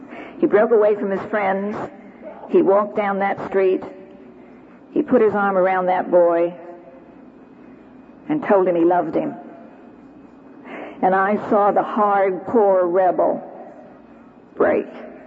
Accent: East Coast, United States; I come from the East Coast. I belong to a church on the East Coast.

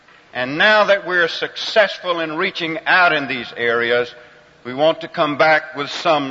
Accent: Maryland, United States; I'm from Maryland.

